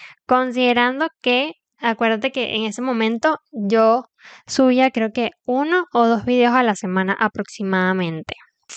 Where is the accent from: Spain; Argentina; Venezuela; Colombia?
Venezuela; yo soy de Venezuela por si no sabías, es decir, estoy en Latinoamérica.